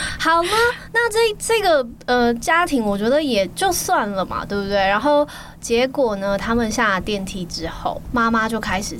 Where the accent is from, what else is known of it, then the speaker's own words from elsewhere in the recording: Taiwan; 我说的鬼捣人是，对，就是我们台湾人。